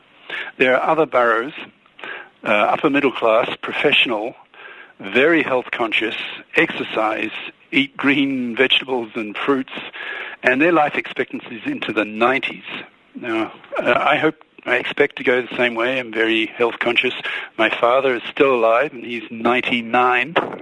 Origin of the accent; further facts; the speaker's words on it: Australia; I've lived in 7 countries, so I'll just quickly go through the list. I grew up in Australia.